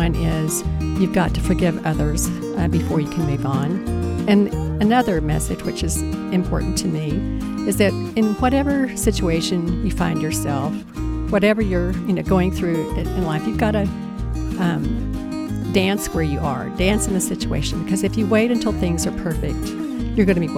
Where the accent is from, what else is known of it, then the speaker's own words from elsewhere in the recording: Austin, Texas, United States; also born or lived in Johnson City; I was born in Austin, Texas, and have been here for most of my life. But when I was in high school, we lived in Johnson City on the family ranch.